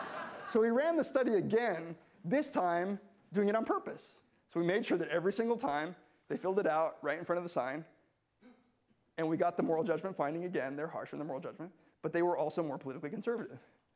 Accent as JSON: {"language": "English", "region": "California", "country": "United States", "tie": "born or raised there", "said": "So I was raised in California."}